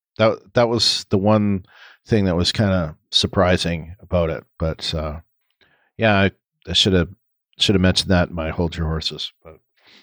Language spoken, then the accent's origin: English; Canada; now in United States; Because, you know, I'm Canadian, but I have lived here, you know, for 20 years.